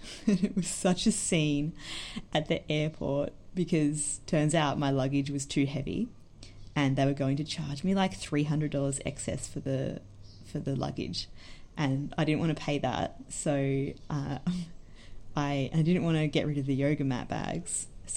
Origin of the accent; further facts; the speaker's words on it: Geelong, Victoria, Australia; it just brings me so much joy when I see someone in my hometown, Geelong, using one of the bags